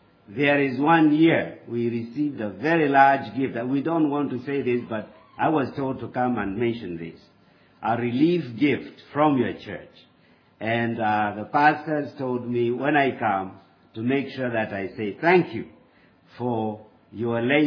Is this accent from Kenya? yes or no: yes; Kenya; English is a second language; I come from Africa, from Kenya, but I haven't come to tell you African stories.